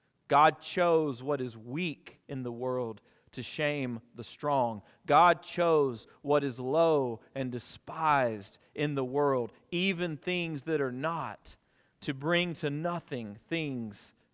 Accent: Alabama, United States; Because I'm American. This is 4th of July. America, right? I grew up in South Alabama.

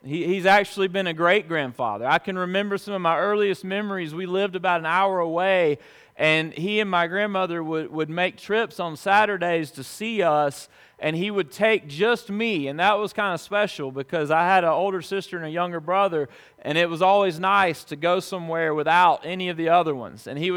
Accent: Alabama, United States; I am from Alabama, and so there are certain limits to the influence that he could have upon me.

